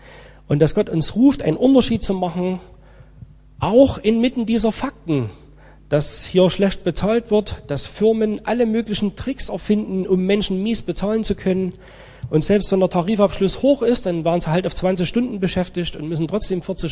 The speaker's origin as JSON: {"language": "German", "country": "Germany", "tie": "born or raised there", "said": "also gerade für die in meinem Alter oder älter, die wirklich noch richtig bewusst aufgewachsen sind in der DDR."}